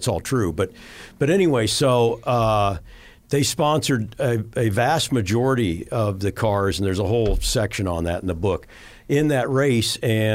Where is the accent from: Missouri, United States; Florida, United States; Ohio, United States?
Florida, United States; Jacksonville; born there; I'm by birthright, I'm a Southerner. I was born in Jacksonville, Florida, which is actually considered to be more Georgia-esque than Florida-esque, because it's North Florida. It's right on the Florida-Georgia line.